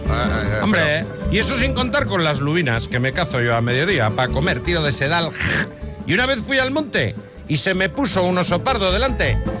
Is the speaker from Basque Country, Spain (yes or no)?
yes; Basque Country, Spain; todos los apellidos vascos, yo los tengo, todos. Yo soy más vasco que la chapela.